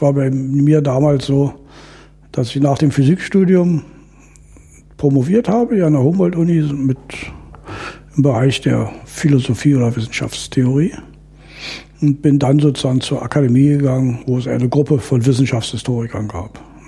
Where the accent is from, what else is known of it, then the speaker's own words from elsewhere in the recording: Germany; Also ich bin in der DDR groß geworden